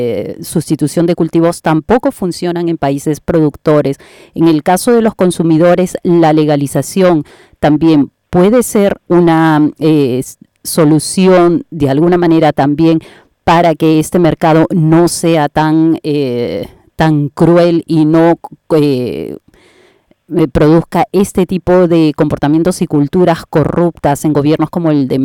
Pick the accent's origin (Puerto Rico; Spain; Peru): Peru; en el caso peruano, ¿no?, que es mi país de origen